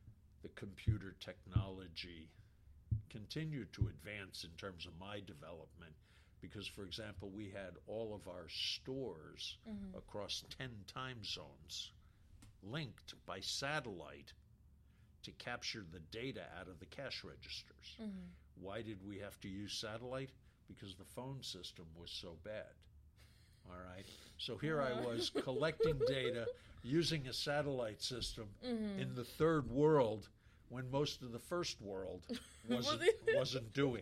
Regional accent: New York, United States; Okay, I grew up in upstate New York.

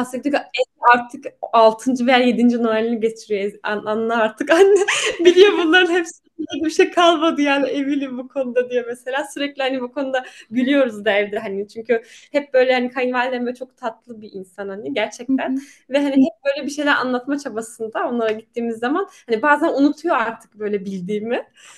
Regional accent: Konya, Turkey; now in Poland; ben Konya'da doğdum büyüdüm. Tamam, Konya'da hani Türkiye'nin en büyük şehri değilim ama hani nüfus olarak 3 milyon neredeyse yaşıyor Konya'da.

